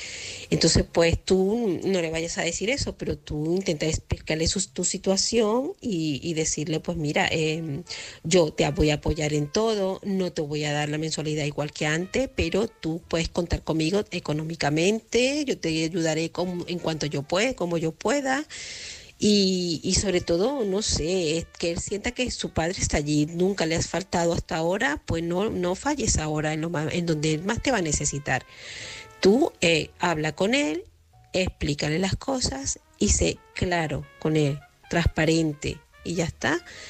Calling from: Murcia, Region of Murcia, Spain; corresponsal de Murcia.

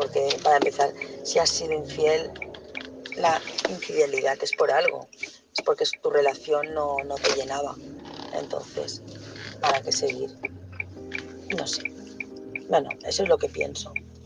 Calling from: Barcelona, Catalonia, Spain; de Barcelona, ¿qué tal?

